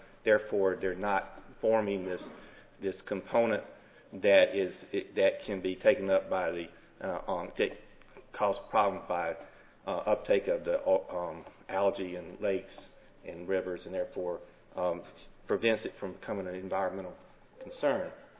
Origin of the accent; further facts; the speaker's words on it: Alabama, United States; But since I'm from Alabama, our big problem, our big industry in Alabama is poultry